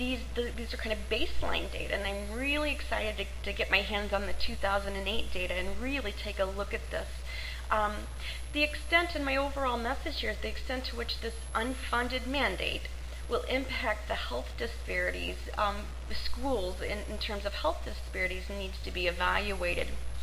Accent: St. Louis, Missouri, United States; I'm originally from St. Louis, Missouri. We'd have seen the opposite in St. Louis, Missouri.

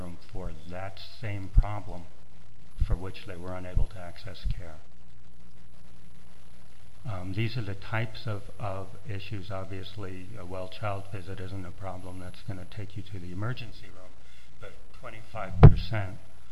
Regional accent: New York, United States; full disclosure, I'm a New Yorker, a chronic and persistent New Yorker.

